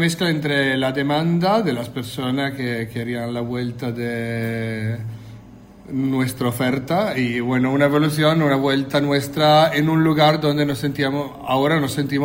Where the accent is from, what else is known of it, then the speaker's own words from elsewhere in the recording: Treviso, Veneto, Italy; now in Fuerteventura, Spain; Yo vengo de Italia, Treviso, en el norte